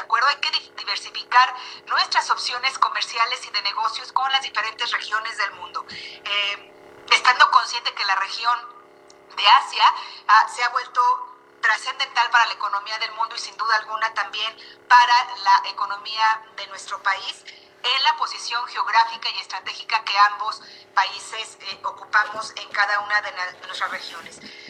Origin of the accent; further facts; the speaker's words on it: Guanajuato, Mexico; Yo soy del estado de Guanajuato.